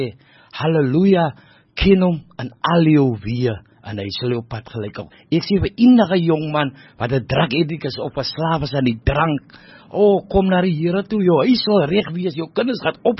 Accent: Elsies River, Western Cape, South Africa; ek is van Kanoot, Jelsie River

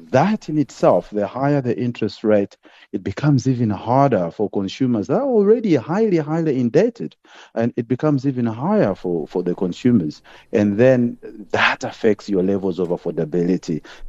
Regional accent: South Africa; we as South African consumers, we've been through a lot

